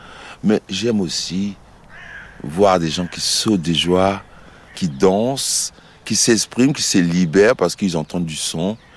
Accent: Aulnay-sous-Bois, Île-de-France, France; J'ai grandi à Aulnay-sous-Bois, dans le 93, voilà, avec mes frères et sœurs, ma famille, mes parents, ils étaient là.

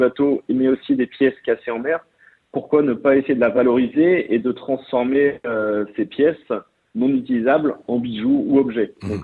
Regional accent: Quimper, Brittany, France; born there; Donc moi, je suis né à Quimper.

